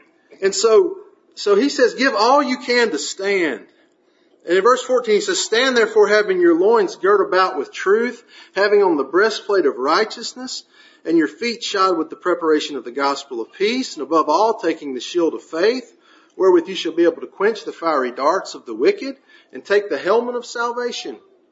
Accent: Alabama, United States; I'm from Alabama. Sometimes I struggle with my words.

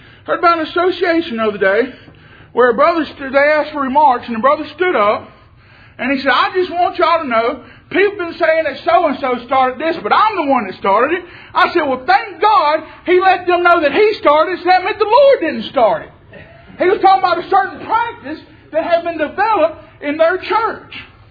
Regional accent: Louisiana, United States; I mean, if LSU, I'm from Louisiana, if LSU won the national title, SEC championship, all that this year, I wouldn't shut up about it.

